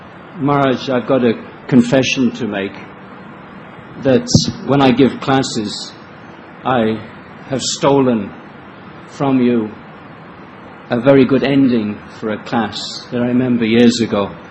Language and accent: English; Oxford, South East England, United Kingdom; at least in England, I'm from England, for being so well organized.